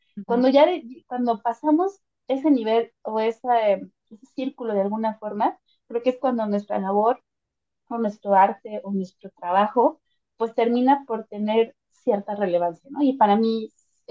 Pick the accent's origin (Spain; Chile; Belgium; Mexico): Mexico; somos mexicanos